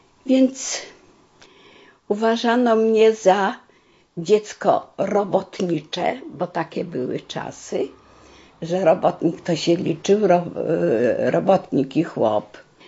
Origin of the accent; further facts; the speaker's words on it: Podlaskie Voivodeship, Poland; Ja pochodzę z województwa białostockiego. Urodziłam się w czasie wojny. Nawet świadectwo urodzenia mam w języku rosyjskim